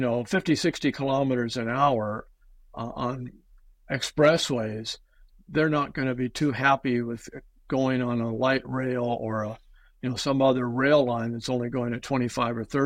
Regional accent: United States; I'm from the United States, and so I just talked about dollars per mile.

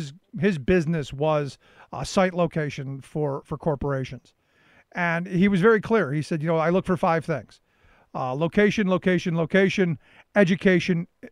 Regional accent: Cleveland, Ohio, United States; And the reason is, I grew up in Cleveland

